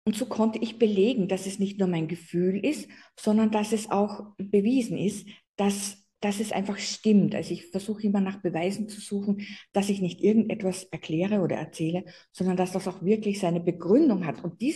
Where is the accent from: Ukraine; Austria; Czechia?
Austria; bei uns in Österreich